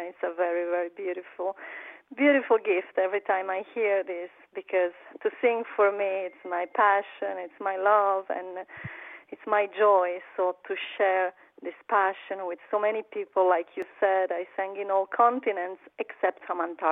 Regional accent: Tuscany, Italy; English is a second language; I was born in Tuscany, in the north of Tuscany, 1 hour from Pisa and Florence, near the mountains and near the ocean

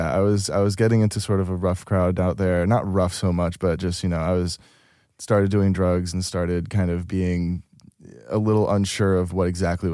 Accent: Portland, Oregon, United States; and I grew up in Portland, Oregon, and so we would be there in eastern Portland and northeast

